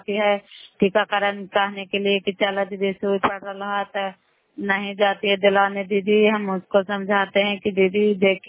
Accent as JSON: {"language": "Hindi", "region": "Bihar", "country": "India", "said": "नालंदा जिला करौली ब्लॉक के निवासी हूँ"}